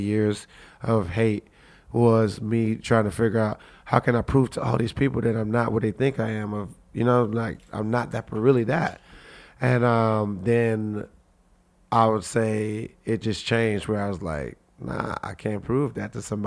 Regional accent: Port of Spain, Trinidad & Tobago; born there; I was born in Trinidad and Tobago, Mount Hope, Port of Spain. I have family all over Trinidad. I just came from there because my birthday was yesterday.

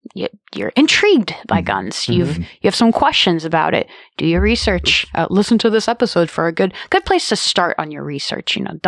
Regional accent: California, United States; moved away; I grew up in California, so most of the time people are like, no, guns, and that's it. Moving here was quite a culture shock

